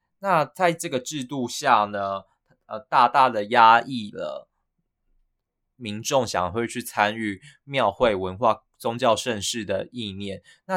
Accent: Yunlin County, Taiwan; 就是我想谈的是云林的没落，我老家云林的没落

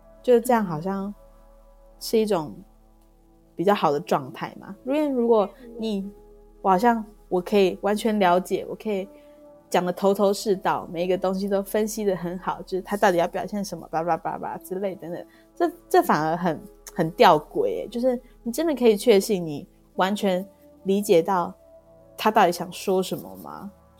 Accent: Taiwan; 我对自己的身份认同就是我是从台湾来放电影的小妹哟。

